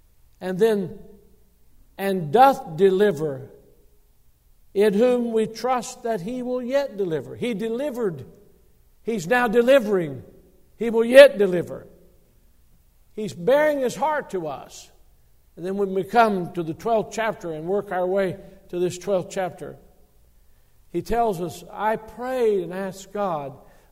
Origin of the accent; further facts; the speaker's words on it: Alabama, United States; born there; now I was born in Alabama, but I got to Tennessee as quickly as I could.